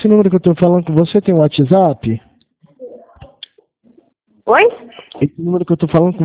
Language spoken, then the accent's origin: Portuguese; Franca, São Paulo, Brazil; eu sou daqui de Franca